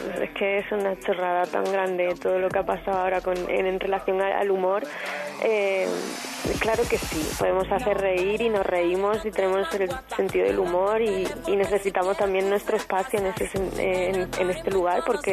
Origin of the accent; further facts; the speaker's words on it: Cádiz, Andalusia, Spain; ese Cádiz, y rodar allí en mi tierra